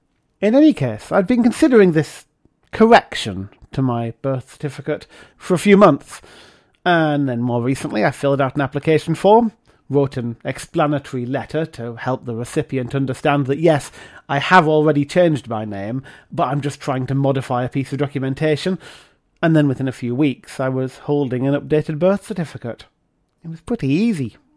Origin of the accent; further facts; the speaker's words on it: Scotland, United Kingdom; born there; I was born in Scotland